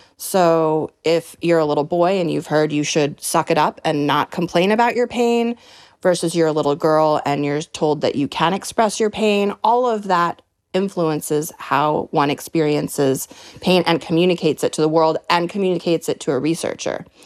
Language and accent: English; New York, United States; And so this book really came out of my experience growing up in New York's Hudson Valley. I lived on a property with my grandma.